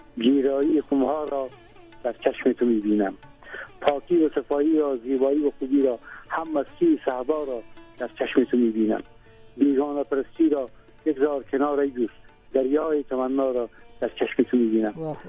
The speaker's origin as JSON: {"language": "Persian", "region": "Herat", "country": "Afghanistan", "said": "ما که از هرات بخاطر تحصیل گپا آمدم"}